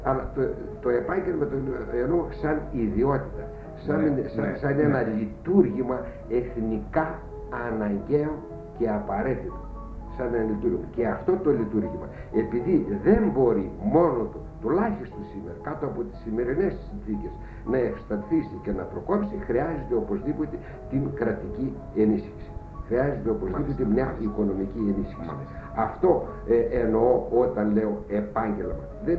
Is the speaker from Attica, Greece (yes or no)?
no; Thessaly, Greece; Δεν ξέρω ίσως γιατί είμαι Θεσσαλός και είμαστε και λίγο κοντά συνορίζοντας.